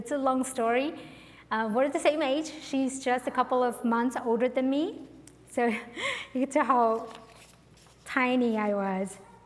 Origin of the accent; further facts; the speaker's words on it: Sacramento, California, United States; I grew up here in Sacramento.